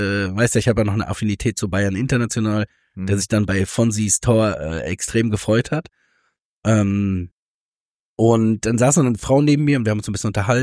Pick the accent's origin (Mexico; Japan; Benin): Mexico; ganz häufig sagen wir halt so, wir sind aus Mexiko, so dann reagieren die Leute immer, oh wow, wie cool und so.